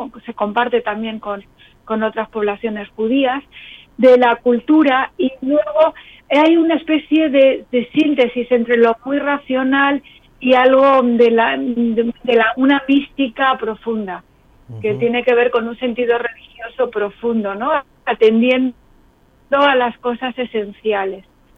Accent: Morocco; Entonces llegué en ese momento como escritora marroquí.

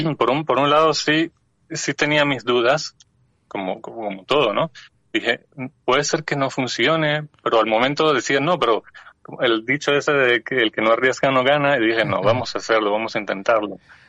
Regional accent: Venezuela; also born or lived in Spain; now in Jerusalem, Israel; Yo soy de origen venezolano, pero antes de hacer la Aliyá, antes de hacer la inmigración a Israel, vivíamos en España

